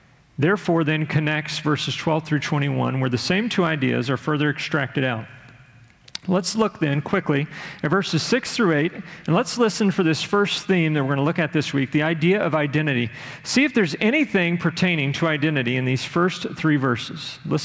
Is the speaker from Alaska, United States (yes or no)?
no; Conroe, Texas, United States; When I was a kid growing up in my hometown of Conroe, Texas, which is just north of Houston